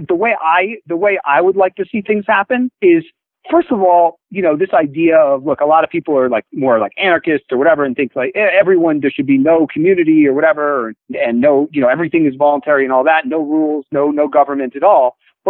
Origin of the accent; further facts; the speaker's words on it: United States; Now, you know, as an American, I feel as bad as things have been going in the last few decades, I still feel very fortunate that I was born here